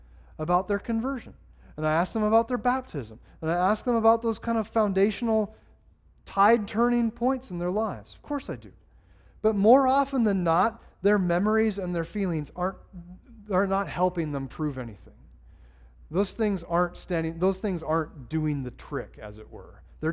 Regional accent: Carrington, North Dakota, United States; then my hometown, Carrington, North Dakota, or Emory, South Dakota, those places would have been radically different.

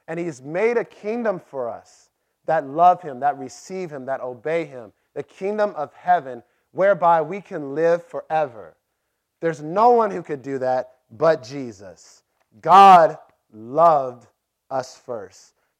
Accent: Los Angeles, California, United States; because I have a Christian background, I grew up in Los Angeles, that's why I love you.

